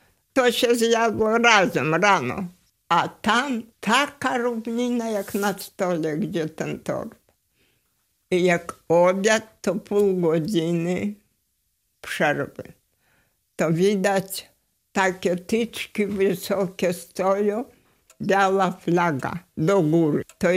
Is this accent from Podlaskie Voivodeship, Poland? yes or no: yes; Białystok, Podlaskie Voivodeship, Poland; Nie tylko ja z Białegostoku, nas było 4.